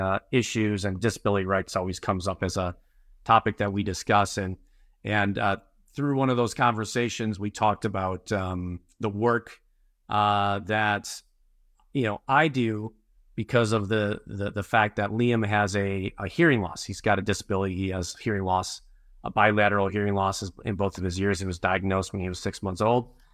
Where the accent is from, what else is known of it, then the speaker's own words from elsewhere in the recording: Oshkosh, Wisconsin, United States; But Luann actually... was very active in my hometown in Oshkosh, Wisconsin, as I was growing up as part of the school board. And I'm a recipient of the great education that Oshkosh schools had.